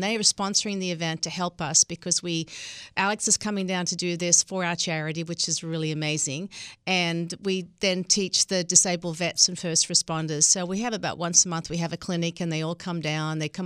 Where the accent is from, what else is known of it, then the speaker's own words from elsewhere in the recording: Australia; I'm originally from Australia.